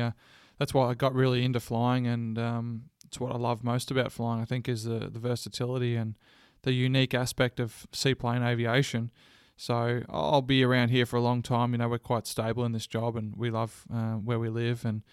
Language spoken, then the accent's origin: English; Geelong, Victoria, Australia; My old man ran a seaplane business back in my hometown of Geelong.